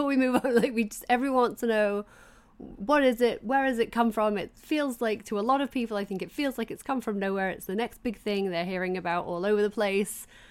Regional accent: England, United Kingdom; I grew up in England

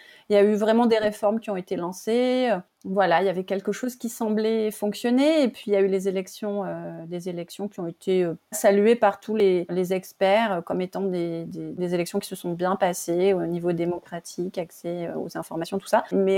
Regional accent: France; Je suis rentrée chez moi en France

